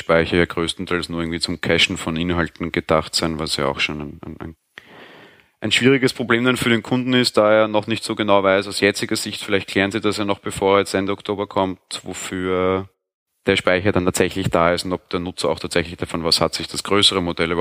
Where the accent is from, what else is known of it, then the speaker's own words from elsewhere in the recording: Vienna, Austria; Ich komme aus dem schönen Wien. Ja, bin ein fast 30-jähriger, sehr interessierter Hobbyspieler